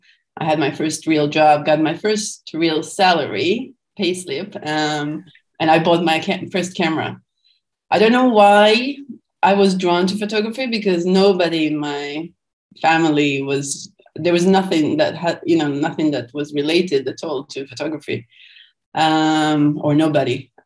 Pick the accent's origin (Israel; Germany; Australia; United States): Israel; I grew up in Israel, and I think the context is a little bit is important, actually, because I grew up in a religious home